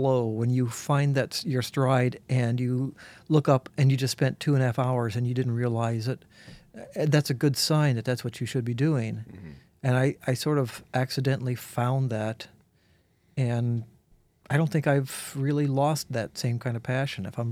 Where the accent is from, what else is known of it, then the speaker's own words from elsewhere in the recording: Kansas, United States; Yeah, I grew up in a very, very small town in Central Kansas, grew up on a farm and always had music in the house.